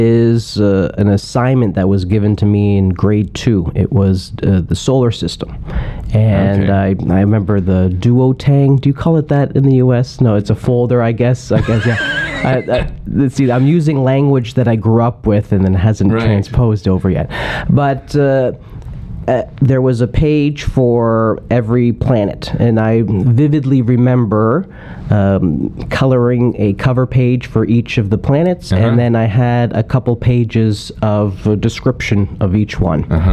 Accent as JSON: {"language": "English", "town": "Stoney Creek", "region": "Ontario", "country": "Canada", "tie": "born or raised there", "said": "I grew up in a modest-sized town called Stony Creek, Ontario."}